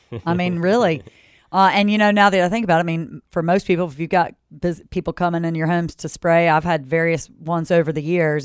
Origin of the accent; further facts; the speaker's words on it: Greensboro, North Carolina, United States; also born or lived in Raleigh; I grew up in Greensboro. I never knew of those things in Greensboro. And Raleigh, later on, I got the introduction